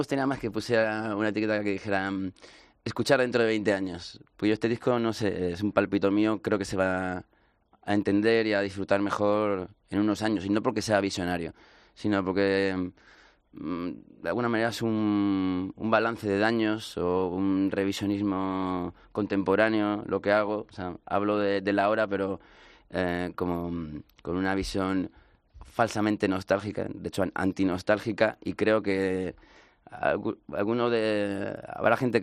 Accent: Valladolid, Castile and León, Spain; now in Madrid, Spain; los chicos que venimos de provincias, como yo, que soy de Valladolid, y vinimos con nuestra pequeña maleta de cartón llena de sueños, buscando ese Madrid mítico

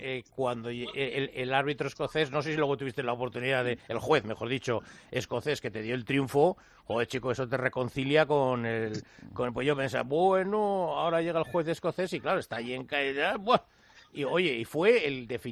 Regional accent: Sestao, Basque Country, Spain; Yo tuve la oportunidad de verle jugar, fíjate, en un partido de Copa en mi pueblo, en las Llanas contra el Sestao.

